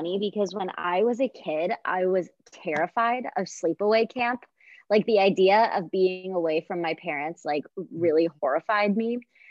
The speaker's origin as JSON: {"language": "English", "town": "Philadelphia", "region": "Pennsylvania", "country": "United States", "tie": "born or raised there", "said": "Growing up in Philadelphia, it's very cultural for sure. There's you know, a lot to learn. We have the Constitution Center."}